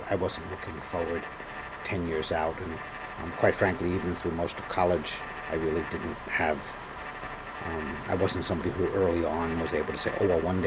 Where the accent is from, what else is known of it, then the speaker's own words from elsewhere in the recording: Bronx, New York, United States; And growing up in the Bronx, there's a very big and famous zoo in the Bronx, which was not that far from where I grew up.